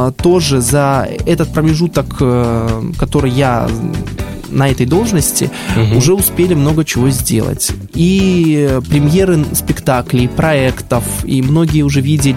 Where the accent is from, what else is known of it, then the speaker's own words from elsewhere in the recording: Borisov, Minsk Region, Belarus; also born or lived in Gomel; моя малая родина и Борисов, и Гомель, поскольку каждое лето я приезжал сюда в Гомель к бабушкам, к дедушкам, к родным.